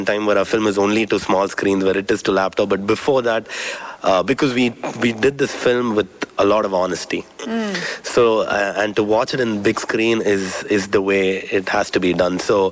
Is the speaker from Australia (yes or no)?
no; India; So growing up in India, film has a very strong appeal on you.